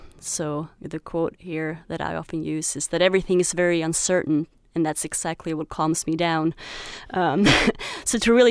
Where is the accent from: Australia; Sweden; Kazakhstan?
Sweden; first language Swedish; English is a second language; now in United States; Swedish, which is my native language, would not have been a good college choice, I think, to study here in the U.S., since I was already a native speaker